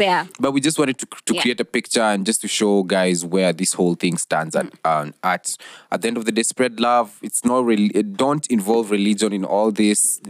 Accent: Kenya; And I understand Kenya. I'm Kenyan anyway. Because our border with TZ, we don't go like that as well.

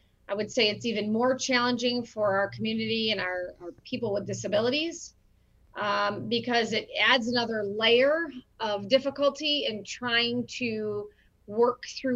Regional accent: Michigan, United States; So I grew up actually on the Kent ISD campus, so it's really neat that I'm back here.

